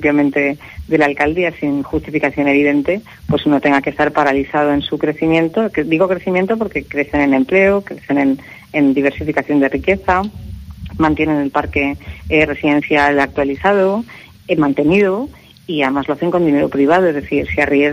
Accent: Valencia, Valencian Community, Spain; yo soy de Valencia. Yo vivo en Valencia. Mi sede está en Benidorm.

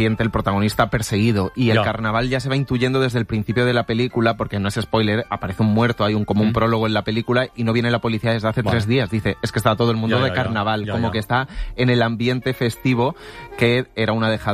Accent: Andalusia, Spain; Y mira que soy andaluz, pero nada de eso.

